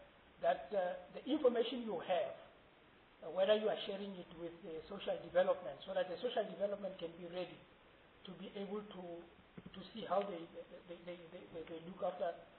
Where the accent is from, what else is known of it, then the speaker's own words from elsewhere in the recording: Free State, South Africa; And because I am from the Free State